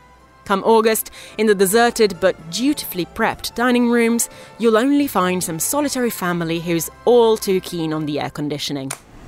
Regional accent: Italy; first language Italian; English is a second language; What you may not know is that, back in the Bel Paese, that's not really how we refer to pulling up a chair at a table on a paveme

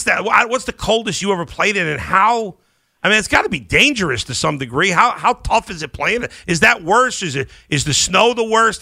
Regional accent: New York, United States; I grew up in New York, and I've lived in New York or upstate New York or Cleveland my whole life

